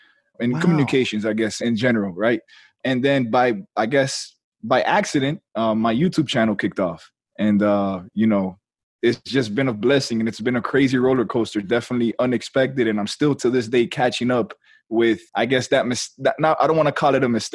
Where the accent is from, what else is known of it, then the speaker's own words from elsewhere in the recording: Hialeah, Florida, United States; So I grew up in Miami, Florida, in a town called Hialeah, but it's just one within the cities of Miami.